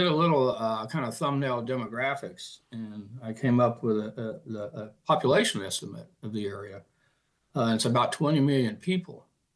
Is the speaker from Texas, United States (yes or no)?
yes; Texas, United States; we both are native Texans, so we're not carpetbaggers coming in here from Arizona. Mary was born and raised in Austin, and I spent most of my childhood in this area.